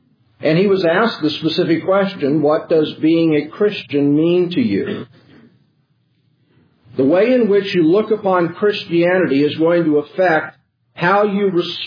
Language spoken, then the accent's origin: English; California, United States; I'm from Southern California, and so you watch the baseball games.